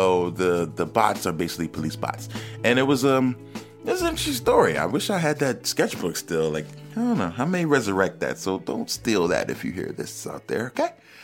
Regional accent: East Coast, United States; And they'd listen to me because I was a kid from the East Coast and I was a slick talker.

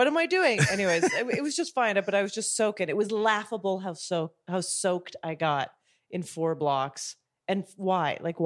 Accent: Calgary, Alberta, Canada; growing up in Calgary, nice place to grow up near the mountains on the west side of the country.

